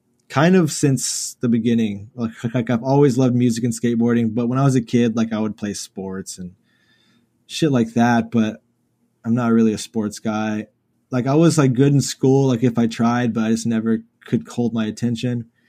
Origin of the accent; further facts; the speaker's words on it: Houston, Texas, United States; So I grew up kind of in like the inner city, like maybe 10 minutes from downtown. That you could see the skyline from my house and stuff.